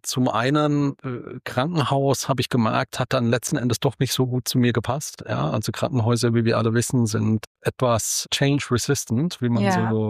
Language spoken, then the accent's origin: German; Bavaria, Germany; In Franken, nördliches Bayern.